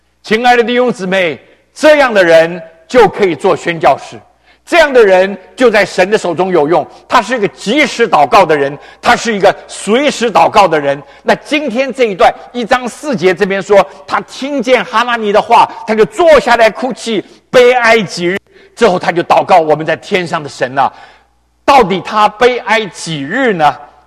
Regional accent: China; 我们原来从中国来到这边的时候

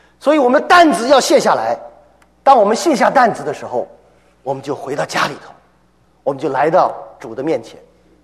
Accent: Xi'an, Shaanxi, China; moved away; 年离开西安的时候，西安出来的人很少，天津沿海一带的人就多一些。现在我想不到，就现在西安的人，我们西安人都出来了。

